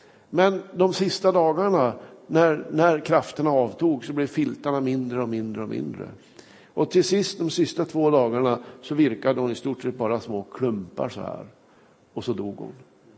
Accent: Kramfors, Västernorrland County, Sweden; När jag var hemma i min hembygd Kramfors för en tid sedan

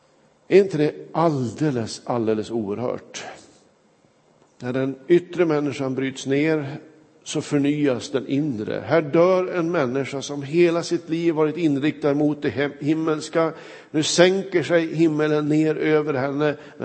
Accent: Kramfors, Västernorrland County, Sweden; När jag var hemma i min hembygd Kramfors för en tid sedan

